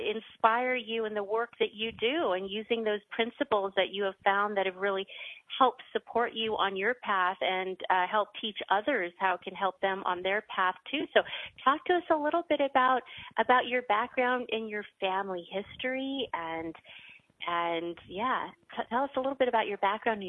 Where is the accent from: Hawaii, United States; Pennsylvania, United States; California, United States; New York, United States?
California, United States; Los Angeles; She's doing some great work out there in my hometown of LA.